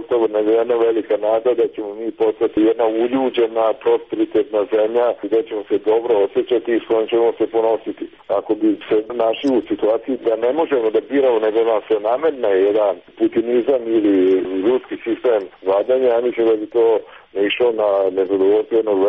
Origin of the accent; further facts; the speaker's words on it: Serbia; i kod nas u Srbiji